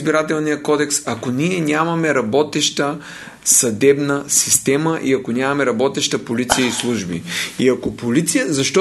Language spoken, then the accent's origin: Bulgarian; Gorna Oryahovitsa, Veliko Tarnovo Province, Bulgaria; Така, съм родом от Горна Оряховица